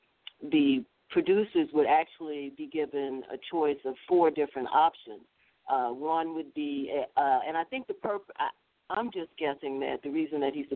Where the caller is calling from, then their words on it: Tuskegee, Alabama, United States; Hi, Sandy. … I'm calling from Tuskegee.